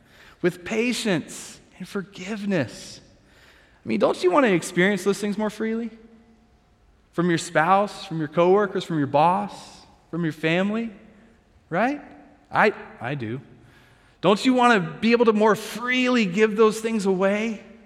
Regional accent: the South, United States; now in Midwest, United States; I'm from the South. That's how I read that.

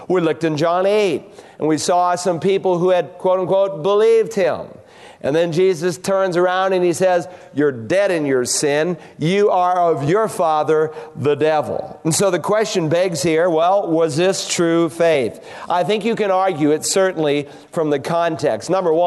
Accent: Worcester, Massachusetts, United States; Not too long ago, I was back in my hometown of Worcester, Mass.

